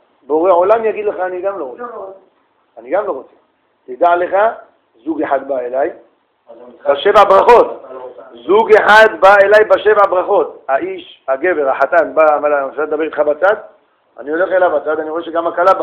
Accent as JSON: {"language": "Hebrew", "country": "Russia", "tie": "born or raised there", "moved": "yes", "lives_now": "Israel", "said": "היינו ברוסיה, גדלנו במקומות שהיה אסור ללכת למקווה."}